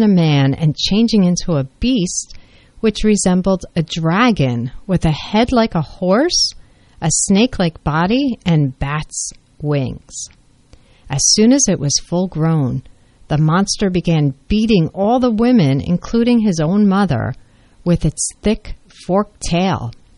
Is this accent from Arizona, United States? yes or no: no; New Jersey, United States; we also, growing up in New Jersey, always heard stories about Bloody Mary.